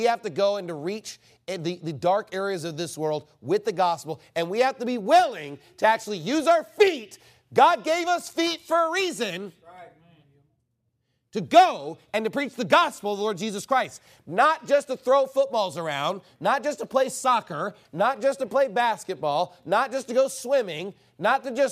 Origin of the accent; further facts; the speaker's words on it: United States; Some foreign countries would probably give us more respect because we're Americans.